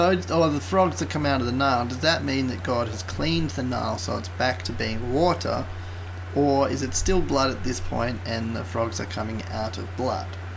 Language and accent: English; Canberra, Australian Capital Territory, Australia; Lake Burley Griffin is a man-made lake in my hometown, Canberra, and it's definitely got dead bodies in it.